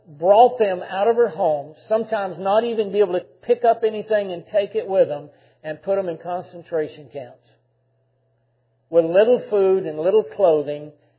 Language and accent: English; Dayton, Tennessee, United States; And the Trail of Tears, and that this trail goes right up through my hometown in Dayton, Tennessee.